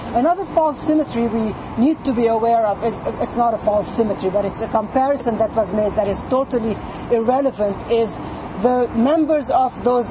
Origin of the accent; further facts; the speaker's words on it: Jerusalem, Palestine; now in Seattle, United States; I'm Palestinian from Jerusalem. Both of my parents were expelled from Jerusalem in 1948 and have never been allowed back. I am a local Seattle activist.